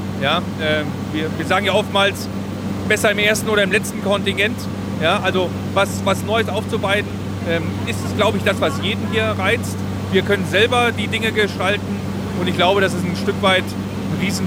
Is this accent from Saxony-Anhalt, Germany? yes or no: no; Mönchengladbach, North Rhine-Westphalia, Germany; born there; aber ich bin in Mönchengladbach geboren.